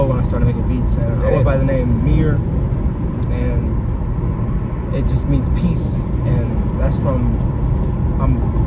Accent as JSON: {"language": "English", "region": "Georgia", "country": "United States", "tie": "born or raised there", "lives_now": "Cincinnati, United States", "said": "I'm actually from Georgia. That's where I was born and raised, partly. I grew up there and here."}